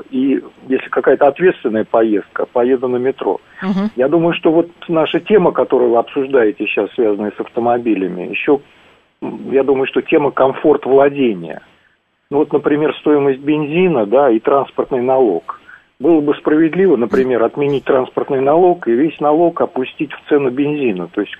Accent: Moscow, Russia; я из Москвы.

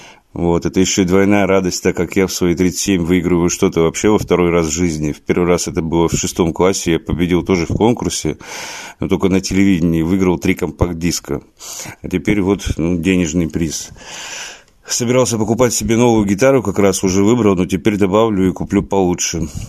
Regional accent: Yekaterinburg, Sverdlovsk Oblast, Russia; из Екатеринбурга.

